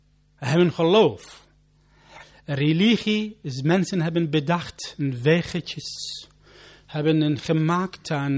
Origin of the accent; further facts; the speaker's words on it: Iraq; Dutch is a second language; now in Netherlands; Ik kom van Irak, uit Irak. Kijk maar, wat gebeurt de laatste tijden in mijn land?